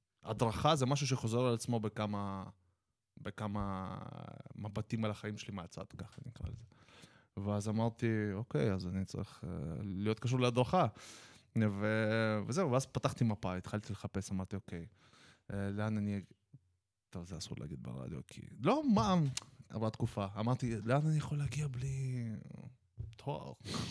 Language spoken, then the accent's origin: Hebrew; Netanya, Central District, Israel; אני מנתניה. הייתי בנתניה